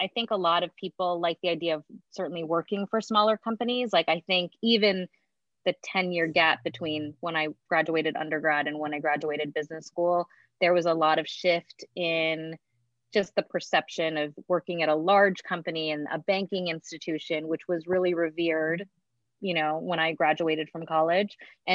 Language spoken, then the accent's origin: English; Pittsburgh, Pennsylvania, United States; My parents immigrated to Pittsburgh, Pennsylvania from India in the 60s. They were actually both physicians and just came here for a better life for us. And education was a huge part of how we grew up.